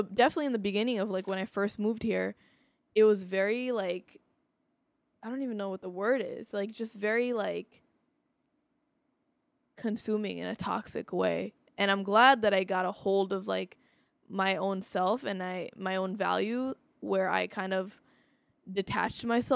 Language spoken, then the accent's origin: English; New York, United States; I'm born and raised in New York, but I didn't live in New York City my whole life.